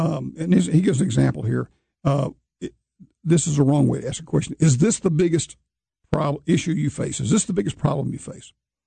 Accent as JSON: {"language": "English", "region": "Alabama", "country": "United States", "tie": "born or raised there", "said": "I grew up in Alabama, a story years ago about a party leader over there."}